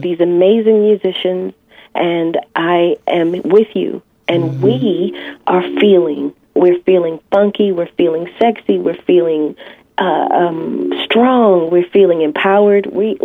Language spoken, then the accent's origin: English; Philadelphia, Pennsylvania, United States; Blues Babe Foundation is what was created to assist people from North Philadelphia. I'm from North Philadelphia.